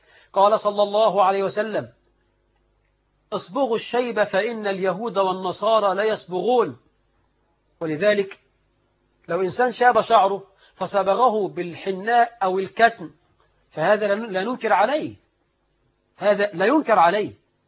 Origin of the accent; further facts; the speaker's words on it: Egypt; نحن كمصريين